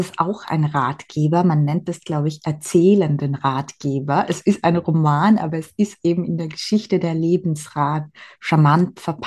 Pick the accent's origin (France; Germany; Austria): Austria; Vienna; accent: Viennese; ich komme aus Wien. Das hört man vielleicht zwischendurch ein bisschen ja, im Dialekt, den Dialekt durch.